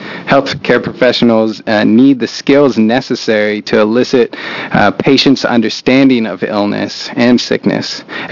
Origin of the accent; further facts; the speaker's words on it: Portland, Oregon, United States; I'm from Portland, and I represent the Urban League of Portland.